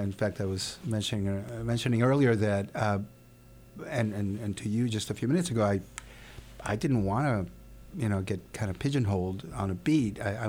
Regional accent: Nogales, Arizona, United States; came back to my hometown in Nogales in Tucson, Arizona area

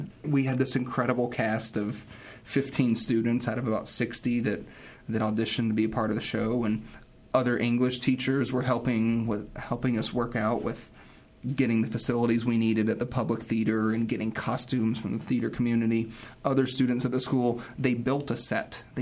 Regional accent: United States; So as an American, where the relationships between myself and my teachers, there's a distancing.

